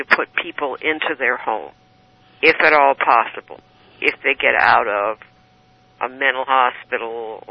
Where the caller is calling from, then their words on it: Virginia, United States; Virginia.